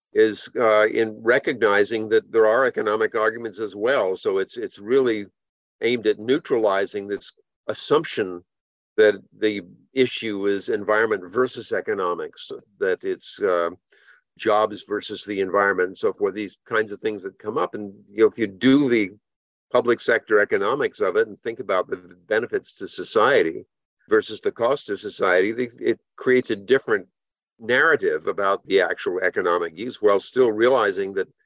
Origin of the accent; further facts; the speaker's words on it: North Carolina, United States; I'm from North Carolina, where Eastern North Carolina is substantial numbers of wetlands.